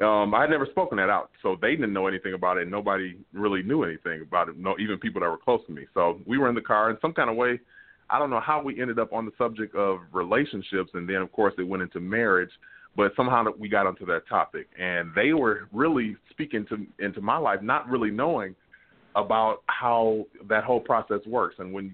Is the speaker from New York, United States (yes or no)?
no; Detroit, Michigan, United States; now in California, United States; But when I came to California, cause I'm initially from Detroit